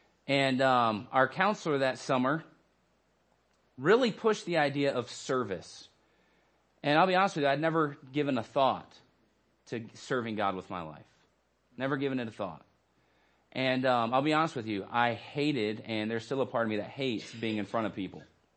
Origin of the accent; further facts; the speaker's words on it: Phoenix, Arizona, United States; And so I grew up from the time I was about five or six. I grew up in Phoenix, Arizona.